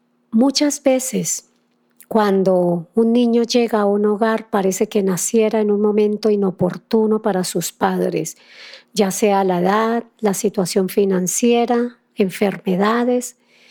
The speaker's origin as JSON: {"language": "Spanish", "country": "Colombia", "said": "En estos días, acá en mi país, en Colombia, hay demasiadas protestas"}